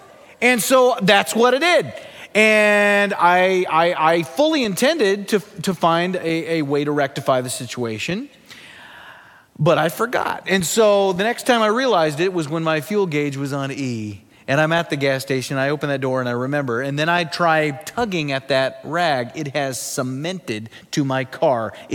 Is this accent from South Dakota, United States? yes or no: yes; Sioux Falls, South Dakota, United States; I grew up in Sioux Falls, South Dakota. The winters up there are of a particularly Arctic nature.